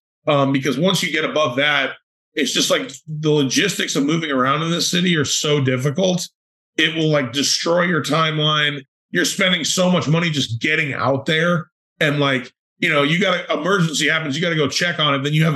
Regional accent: New York, United States; Well, I'm Italian and I'm from New York, so there's a few.

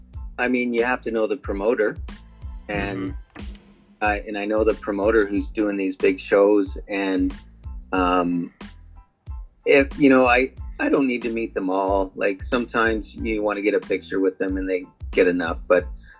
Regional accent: Canada; Being Canadian, we love our NHL hockey

